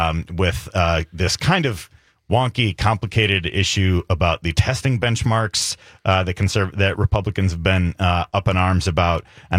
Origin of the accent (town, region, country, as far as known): Wisconsin, United States; born or raised there